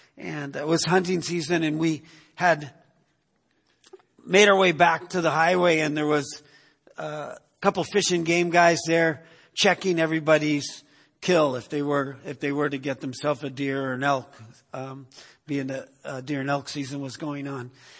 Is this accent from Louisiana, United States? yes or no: no; California, United States; learned a lot of things that I didn't learn growing up in California.